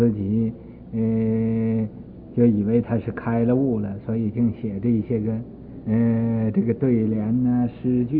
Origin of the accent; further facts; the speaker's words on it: Guangdong, China; 我们广东人读曹 K 啊